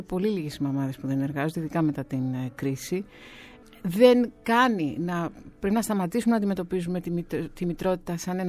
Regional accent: Greece; also born or lived in London

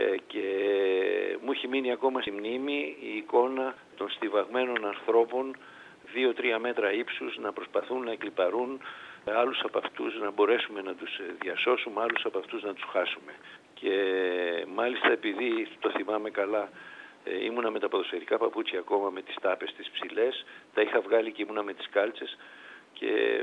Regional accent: Peristeri, Attica, Greece; Εγώ μεγάλωσα στο Περιστέρι, μια προσφυγική συνοικία εκείνη την εποχή, μια πολύ ώριμη πόλη τώρα πια, όπου υπήρχε έντονο το συνέθιμα το αεκτζίδικο.

